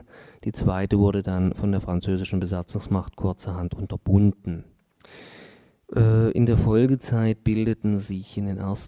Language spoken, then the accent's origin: German; Singen, Baden-Württemberg, Germany; In meiner Heimatstadt Singen waren es Vertreter der örtlichen Kommunisten und Sozialdemokraten